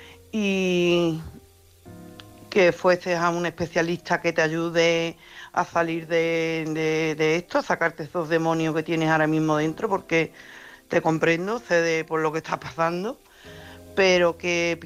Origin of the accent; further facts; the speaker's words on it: Coria del Río, Andalusia, Spain; de Coria del Río.